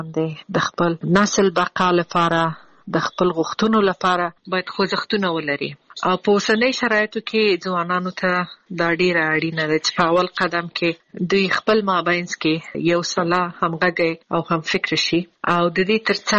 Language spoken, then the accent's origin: Pashto; Afghanistan; دا چې زه د افغانستان باندې یم زه ورځې شمیرم چې زه بیرته کله خپل ملک ته ځم او بیرته خپل ټاټوبی خپل خلکو سره